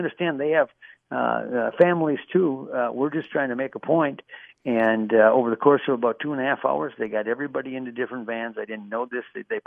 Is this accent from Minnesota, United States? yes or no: yes; Minnesota, United States; you should be incredibly proud as a Minnesotan to see how they have handled this